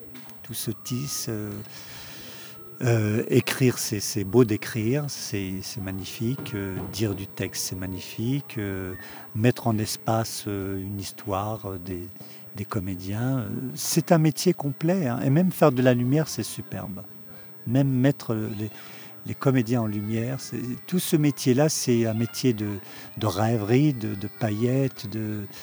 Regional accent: Kabylie, Algeria; first language Kabyle; French is a second language; Mais je ne parlais pas le français. J'étais un Kabyle, je parlais le Kabyle comme aujourd'hui, je parle encore le Kabyle.

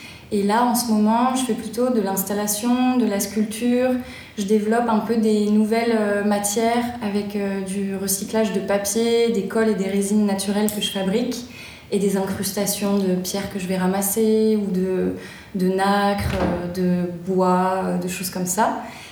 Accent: Alès, Occitanie, France; je suis née à Alès. Petite ville, ancienne ville minière dans les Cévennes. J'ai fait mon parcours scolaire là-bas et ensuite j'ai fait les Beaux-Arts de Montpellier. Donc je suis restée pas mal dans le Midi.

